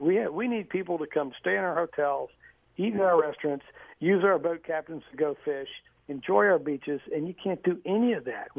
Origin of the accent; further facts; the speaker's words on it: Pensacola, Florida, United States; Well, yeah, I grew up in Pensacola and spending time in Apalachicola and all around there